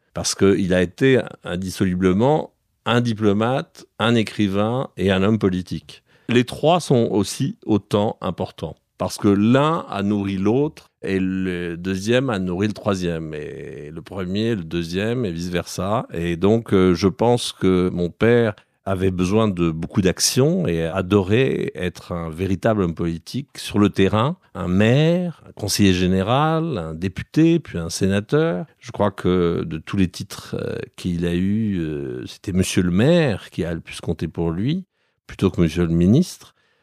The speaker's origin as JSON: {"language": "French", "town": "Paris", "region": "Île-de-France", "country": "France", "tie": "born there", "said": "moi, je suis né à Paris."}